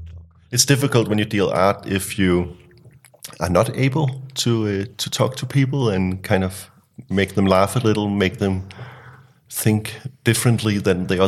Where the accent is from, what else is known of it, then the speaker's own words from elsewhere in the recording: Denmark; I'm from Denmark